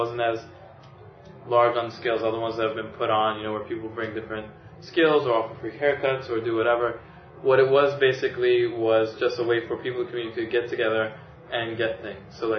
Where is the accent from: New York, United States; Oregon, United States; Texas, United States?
New York, United States; New York City; I'm from the Bronx. I'm from the Bronx, born and raised.